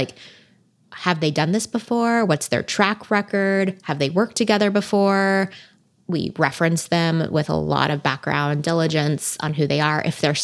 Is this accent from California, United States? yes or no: yes; California, United States; I've been born and bred in Silicon Valley and venture capital is just like right outside my door.